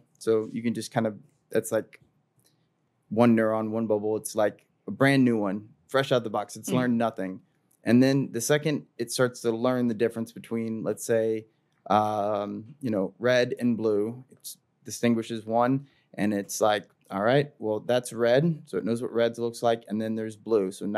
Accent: Montgomery City, Missouri, United States; Montgomery City, Missouri.

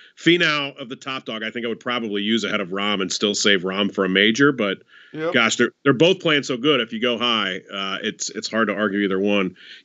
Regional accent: Midwest, United States; I'm also a Midwesterner.

